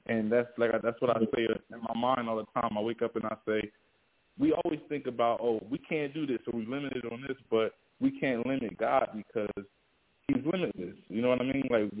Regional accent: Trenton, New Jersey, United States; which is my middle name. I'm from Trenton, New Jersey, section to be exact.

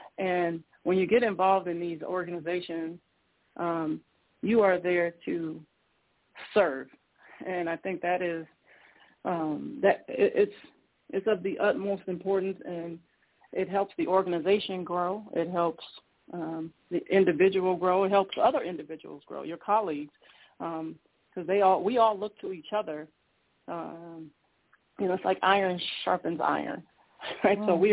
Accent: Hammond, Indiana, United States; No, I am from Indiana. I'm from Northwest Indiana, Hammond, to be exact.

